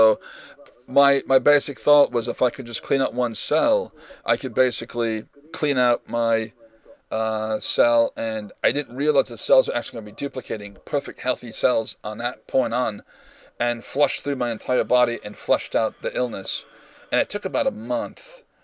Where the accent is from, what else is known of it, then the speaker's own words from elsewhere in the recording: Michigan, United States; Because I'm from Michigan. I was born here, but I lived in a lot of places